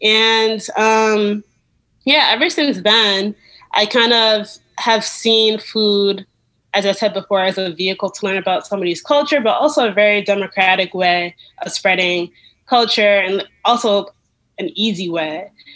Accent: New Haven, Connecticut, United States; And I grew up in Connecticut. Yeah, it was a really nice childhood. I grew up in a really diverse neighborhood in New Haven

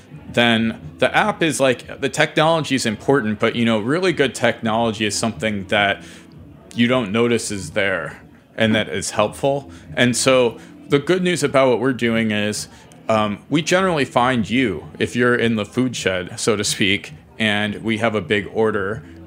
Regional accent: Ohio, United States; And I grew up in Ohio and I try to treat everybody the same.

